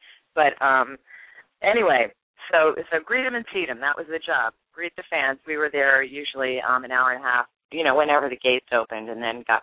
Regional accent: Erdenheim, Pennsylvania, United States; I grew up in Philadelphia, the suburbs of Philly, Erdenheim, Pennsylvania. We got to give a shout out to the really small hometown there.

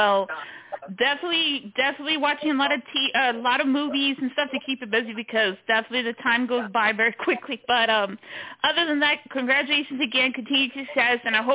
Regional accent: Houston, Texas, United States; I'm from Houston, Texas.

